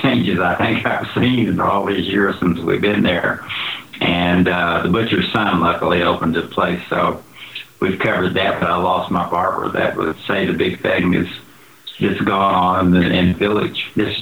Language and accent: English; Texas, United States; I'm a Texan at heart, and I love Tuscany.